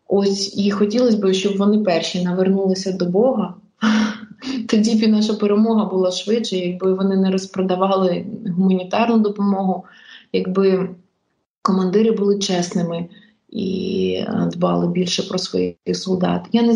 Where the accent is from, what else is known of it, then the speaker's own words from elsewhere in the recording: Zhytomyr, Zhytomyr Oblast, Ukraine; а я сама житомирянка, і я була в Житомирі